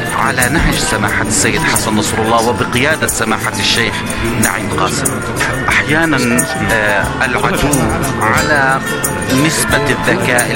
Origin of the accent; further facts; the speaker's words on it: Palestine; كفلسطيني أعتقد لنا نصيب الأسد،